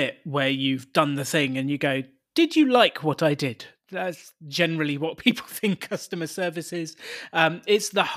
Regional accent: United Kingdom; And I'm very British.

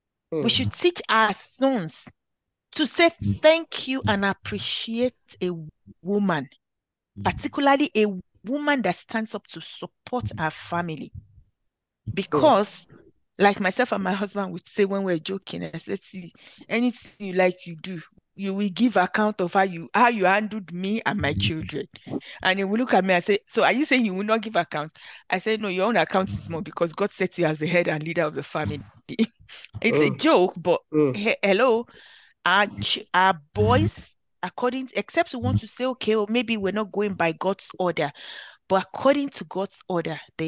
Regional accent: Warri, Delta, Nigeria; we grew up in Warri.

